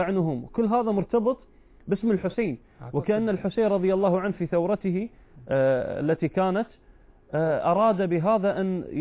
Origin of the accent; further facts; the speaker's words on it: Kuwait; عندنا في الكويت